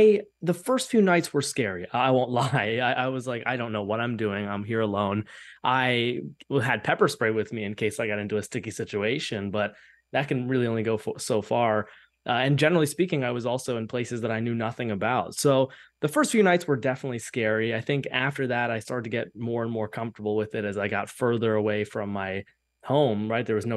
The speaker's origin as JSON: {"language": "English", "town": "Columbus", "region": "Ohio", "country": "United States", "tie": "born or raised there", "said": "I started from my hometown in Columbus, Ohio"}